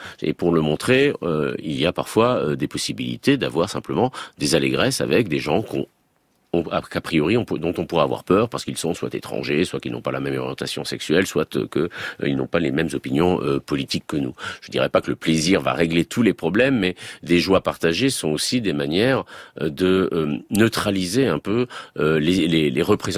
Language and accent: French; Grand Est, France; En Alsace, on marche très bien. Justement, je le dis en tant qu'Alsacien.